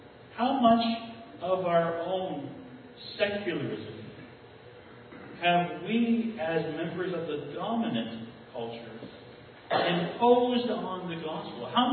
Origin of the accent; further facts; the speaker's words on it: Canada; This is who we are. We are Canadian. We are the majority culture.